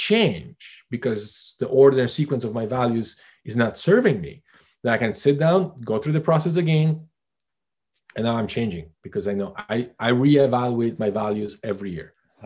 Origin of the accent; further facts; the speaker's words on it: Canada; because I'm Canadian.